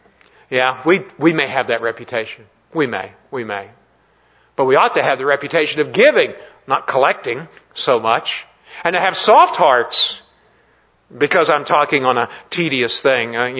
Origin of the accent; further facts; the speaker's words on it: Scotland, United Kingdom; You know, I blame it on being Scottish.